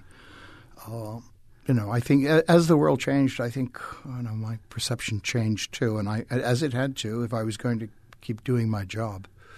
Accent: New York, United States; Maybe it was because I came from New York

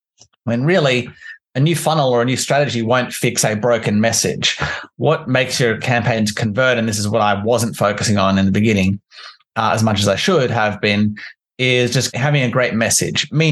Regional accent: Canberra, Australian Capital Territory, Australia; I'm from Canberra in Australia, which is actually similar weather to London. Actually, it's very cold in the winter.

